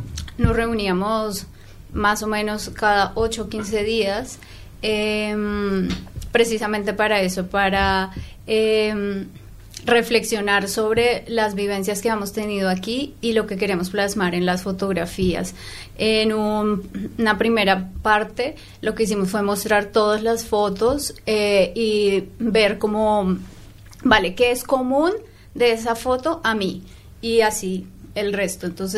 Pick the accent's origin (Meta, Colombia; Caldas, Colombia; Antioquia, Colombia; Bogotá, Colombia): Bogotá, Colombia; Somos todas de Bogotá y sí.